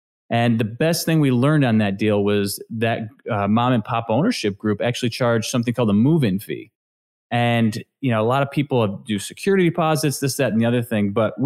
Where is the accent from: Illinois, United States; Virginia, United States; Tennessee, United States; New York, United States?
New York, United States; growing up in Western New York, it's very depressed.